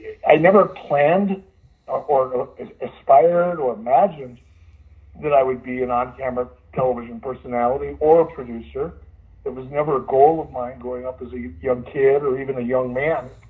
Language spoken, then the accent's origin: English; Detroit, Michigan, United States; Oh, Bobo Brazil was a big name growing up in Detroit.